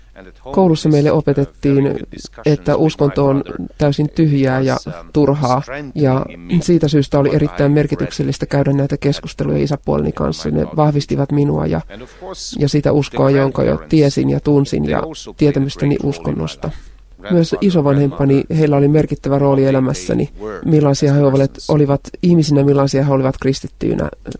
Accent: Brașov, Brașov County, Romania; first language Hungarian; Finnish is a second language; also born or lived in Cluj-Napoca / Germany; olen jo lapsuudesta asti oppinut puhumaan näitä 3 eri kieltä. Alueella puhutaan siis saksaa, romaniaa ja unkaria, ja minun äidinkieleni on unkari. Kävin kouluani Brașovin kaupungissa ja myöhemmin myös muissa kaupungeissa. Muutimme, koska isäni oli pastori myöskin.

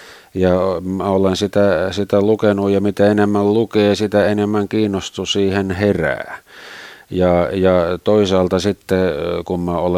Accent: Tampere, Pirkanmaa, Finland; mun kotikaupungissani Tampereella

